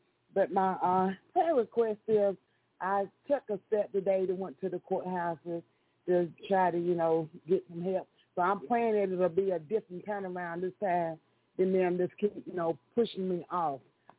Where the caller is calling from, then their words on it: Brookhaven, Mississippi, United States; I'm from Brookhaven, Mississippi.